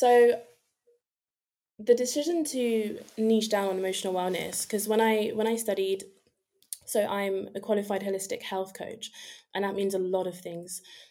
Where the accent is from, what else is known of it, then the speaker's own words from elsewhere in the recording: London, United Kingdom; I am in and from London.